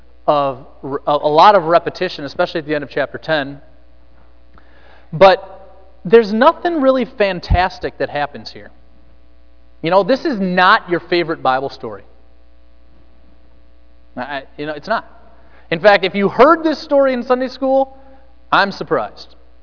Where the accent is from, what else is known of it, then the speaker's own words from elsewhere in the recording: United States; I'm so American egotistic, you know, that's where I grew up.